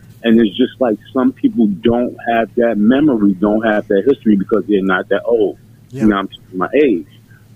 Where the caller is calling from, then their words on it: Manhattan, New York, United States; calling from Manhattan.